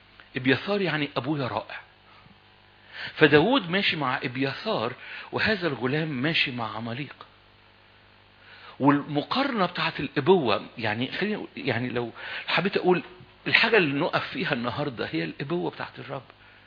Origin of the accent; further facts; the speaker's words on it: Egypt